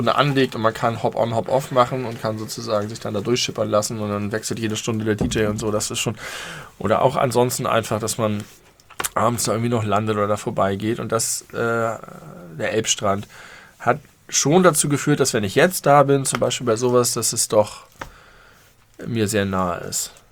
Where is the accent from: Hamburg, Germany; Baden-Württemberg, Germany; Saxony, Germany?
Hamburg, Germany; ich habe mich immer sehr doll als Hamburger gefühlt